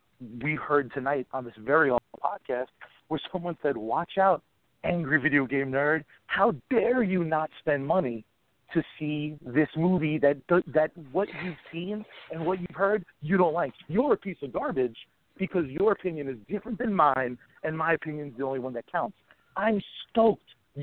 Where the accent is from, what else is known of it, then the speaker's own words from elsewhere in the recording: Long Island, New York, United States; I am from Long Island, New York, and I'm a very new member to the new Ghostbusters of Long Island.